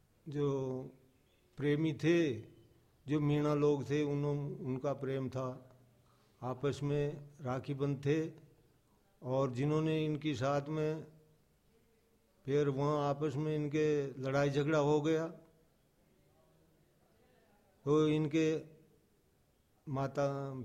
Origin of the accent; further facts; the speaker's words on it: Amratya, India; मैं ग्राम अमरत्या का रहने वाला हूँ और यहाँ श्री वीर तेजाजी महाराज बाल बाग हिंडोली पर इनकी सेवा में रहता हूँ।